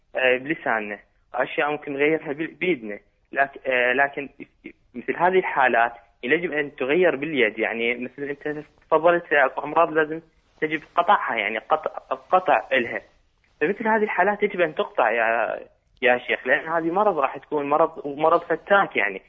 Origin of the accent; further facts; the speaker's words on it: Iraq; moved away; أنا من العراق لكن عايش خارج العراق للدراسة.